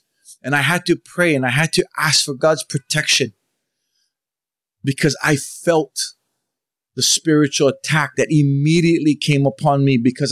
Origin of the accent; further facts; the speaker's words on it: Hawaii, United States; I'm very proud of the fact that I'm Hawaiian. I got that cocoa in my veins. I love my Hawaiians.